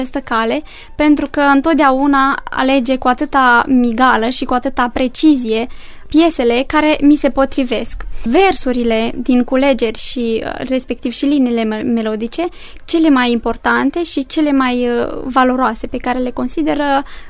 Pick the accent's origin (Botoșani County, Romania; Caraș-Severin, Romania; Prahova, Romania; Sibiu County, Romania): Botoșani County, Romania; Flămânzi; Zona Flămânzilor are ca și specific, mai exact, dansurile pe care le-a promovat.